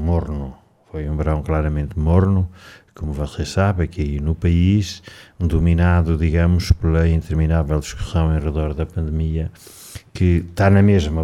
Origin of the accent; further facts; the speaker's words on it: Centro, Portugal; Se eu estivesse na minha aldeia, ali na zona do Caramulo